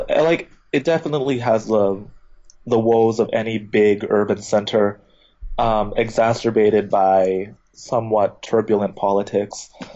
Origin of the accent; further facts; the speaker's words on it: Midwest, United States; growing up in the American Midwest and in the suburbs and kind of always knowing I had this alternate childhood and background, I think I tended to exoticize Thailand.